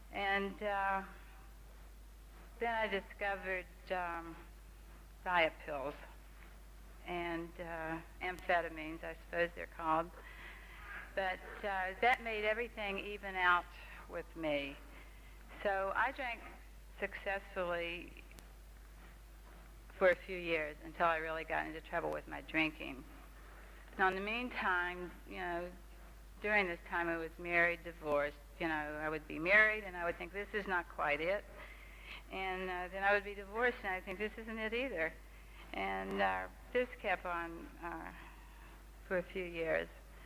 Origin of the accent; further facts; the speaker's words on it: West Virginia, United States; But I grew up in West Virginia, and I was born into a family of very religious but very loving people.